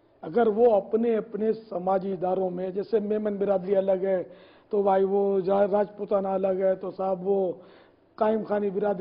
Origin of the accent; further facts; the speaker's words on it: Karachi, Sindh, Pakistan; born there; میں نے کتیانہ نہیں دیکھا، میں باب المدینہ پیدا ہوا، میرے ماں باپ کتیانے کہتے،